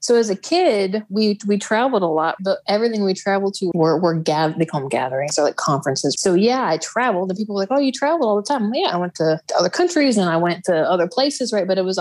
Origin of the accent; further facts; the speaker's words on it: Midwest, United States; moved away as an adult; So I left. I was raised up in the Midwest, and I left when I turned 18.